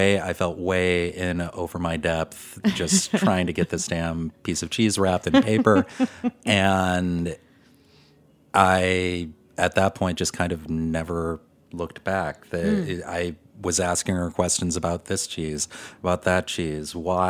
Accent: Detroit, Michigan, United States; now in Chicago, United States; And I was in Chicago. I'm originally from Detroit

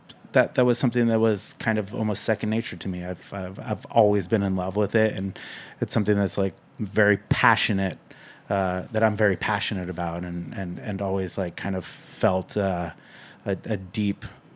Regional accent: Napa, California, United States; So I've lived in New York for almost 18 years, maybe longer than that. I'm from Napa. I grew up in wine country.

